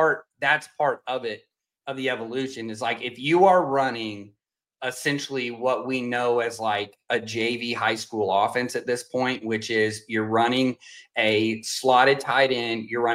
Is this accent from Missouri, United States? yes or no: yes; Kansas City, Missouri, United States; if you remember, I grew up in Kansas City, so the power I of Nebraska, a lot of 21 person.